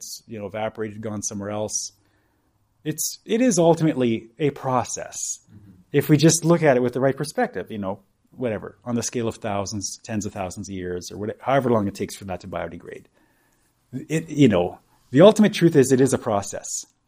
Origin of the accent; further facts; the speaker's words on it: Canada; I am a person, I am a Canadian